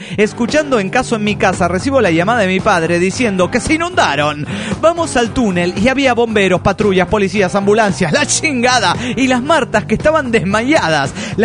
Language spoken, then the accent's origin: Spanish; Querétaro, Mexico; de Querétaro.